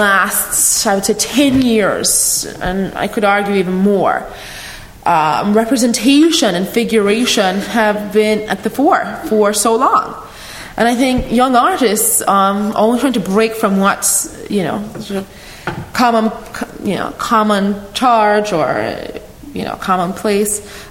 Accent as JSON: {"language": "English", "country": "Jamaica", "tie": "born or raised there", "said": "Oh, my hometown, Jamaica. Oh, my home island, Jamaica."}